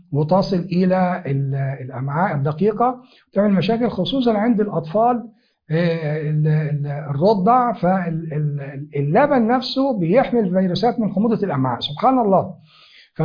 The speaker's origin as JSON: {"language": "Arabic", "country": "Egypt", "said": "والحمد لله مش موجود عندنا في مصر بفضل الله سبحانه وتعالى"}